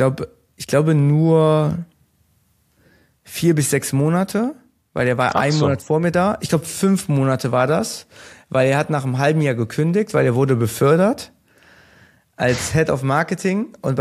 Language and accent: German; Germany; Er ist halb Italiener, ich bin Türke, sind in Deutschland aufgewachsen, irgendwie südländischen Slang, der irgendwie auch da ist.